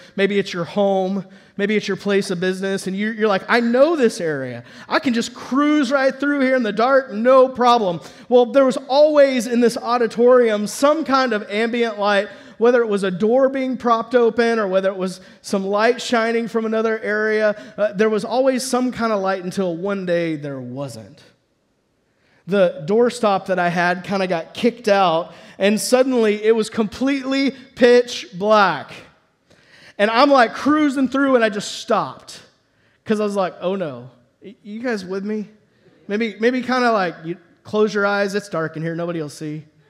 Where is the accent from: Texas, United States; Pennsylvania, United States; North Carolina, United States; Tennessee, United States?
Texas, United States; Dallas; Now, like for me, I grew up in Dallas-Fort Worth. I was in the city.